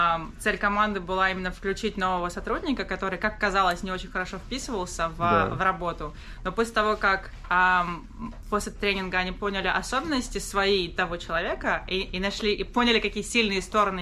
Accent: Stavropol, Stavropol Krai, Russia; особенно из моего родного города, потому что я был... Какой город? Ставрополь.

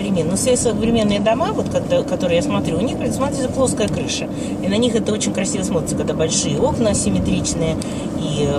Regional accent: Russia; now in United States; мы, приехавшие из России, немножко у нас вкусовые характеристики немножко другие, чем у людей, которые выросли здесь.

